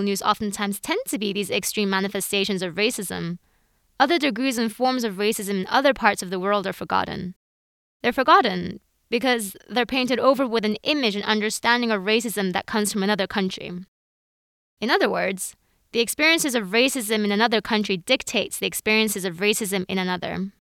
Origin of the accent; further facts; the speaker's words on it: Strasbourg, Grand Est, France; also born or lived in Tokyo, Japan; I was born in Tokyo in 1993 to two Japanese parents. When I was 3 years old, my father's work took my family to Strasbourg, a cozy, beautiful city in the east of France bordering Germany.